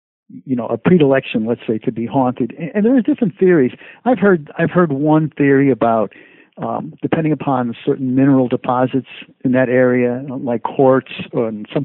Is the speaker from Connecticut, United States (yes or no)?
yes; Connecticut, United States; And I grew up in Connecticut, and it's based on some historical facts in Connecticut.